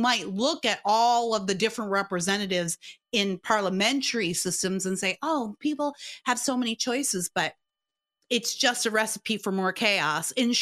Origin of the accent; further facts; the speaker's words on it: Canada; now in United States; I'm Canadian by birth. I was raised in Canada, although I have one American parent, and that's how I got here. And I've been an American since 18.